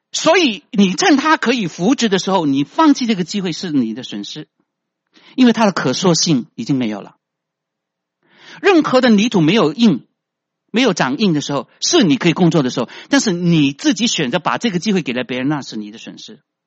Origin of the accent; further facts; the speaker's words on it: China; 我们中国人种树他如果幼苗的时候，你就把它扶得正正的。